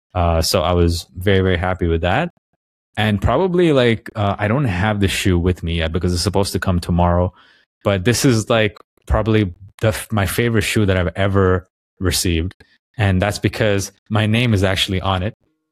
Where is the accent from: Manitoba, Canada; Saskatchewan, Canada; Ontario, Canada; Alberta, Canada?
Ontario, Canada; Toronto; my background of being a Canadian from Toronto.